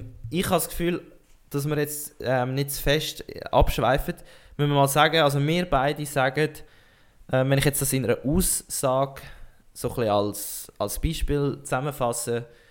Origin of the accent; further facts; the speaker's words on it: Switzerland; wir als Schweizer